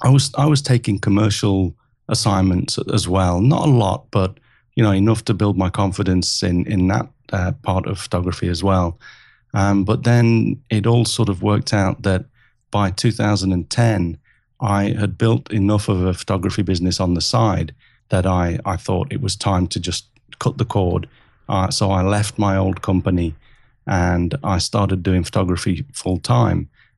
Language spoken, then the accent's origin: English; England, United Kingdom; born there; But I was born in England, as you can tell from the accent.